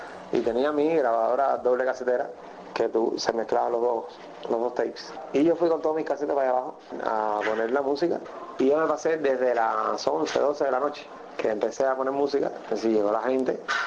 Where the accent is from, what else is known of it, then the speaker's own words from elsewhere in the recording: Cuba; que somos cubanos, compadre, que nacimos aquí.